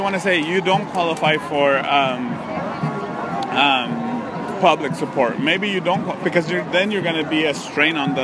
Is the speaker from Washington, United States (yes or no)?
no; Modesto, California, United States; I am from Modesto